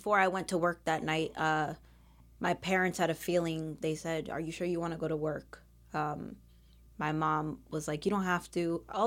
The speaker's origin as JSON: {"language": "English", "town": "Bridgewater", "region": "New Jersey", "country": "United States", "tie": "born or raised there", "also_born_or_lived": "Carolina, Puerto Rico", "said": "Well, I was born in Carolina, Puerto Rico. I moved to Bridgewater, New Jersey when I was just a baby. My parents my dad is an immigrant from Haiti. My mom also came from Puerto Rico as well."}